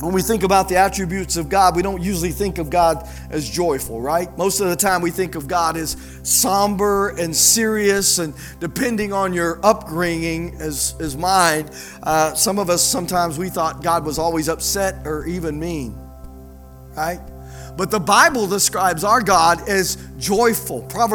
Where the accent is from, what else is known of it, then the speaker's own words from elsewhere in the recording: Petal, Mississippi, United States; born there; also born or lived in Colorado; I was born in Petal, Mississippi. Like, we're almost to the end of the United States, y'all. Like, we're 1 hour away from the ocean.